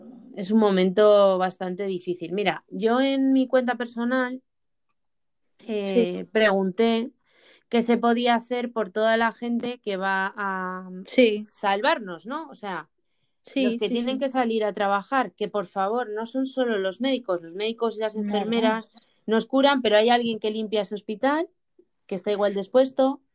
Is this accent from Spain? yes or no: yes; Madrid, Community of Madrid, Spain; Porque yo como madrileña, por ejemplo, desde aquí hemos visto como el resto de España